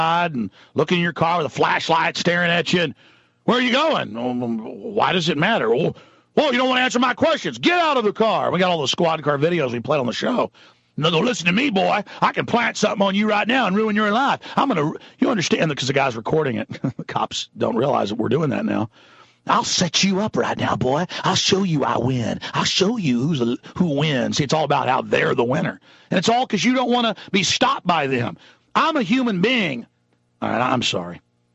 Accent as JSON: {"language": "English", "town": "Dallas", "region": "Texas", "country": "United States", "tie": "born or raised there", "said": "I grew up in Dallas, man."}